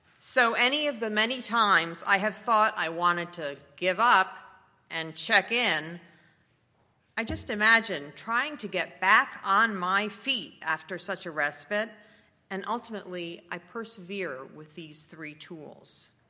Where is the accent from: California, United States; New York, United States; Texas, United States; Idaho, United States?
New York, United States; I grew up pretty normally in Westchester, New York